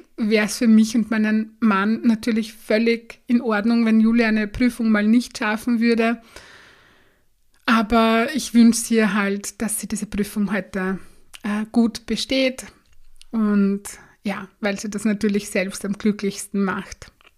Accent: Burgenland, Austria; Das ist bei uns im Burgenland in Österreich ein, ja, ein wunderschöner großer See.

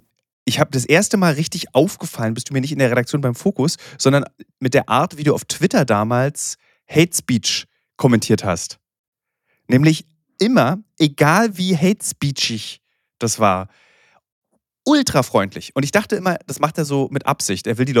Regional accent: Berlin, Germany; wir als Berliner diskutieren das häufig

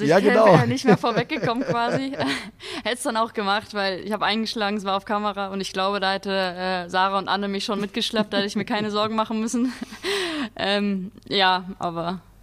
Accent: Dinklage, Lower Saxony, Germany; Dort ist meine Heimat, da bin ich auch aufgewachsen, okay. Aber ist quasi direkt neben Lohne.

